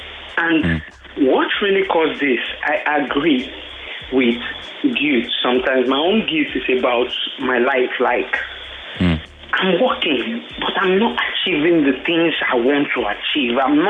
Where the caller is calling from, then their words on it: Lekki, Lagos, Nigeria; I'm calling from Lekki.